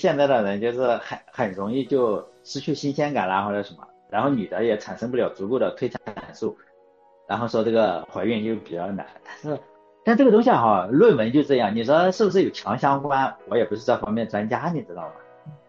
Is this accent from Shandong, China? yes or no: yes; Shandong, China; 可能在我们山东这边，像我们这边出去玩的话是不带老婆嘛